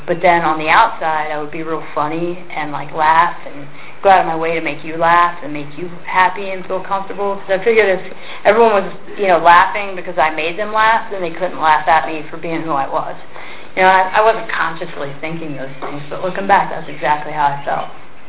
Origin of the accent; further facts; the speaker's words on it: Texas, United States; And I was born in Texas. I was raised there. I lived there probably for the first 24 or 25 years of my life, and people noticed pretty quick that I don't really have an accent.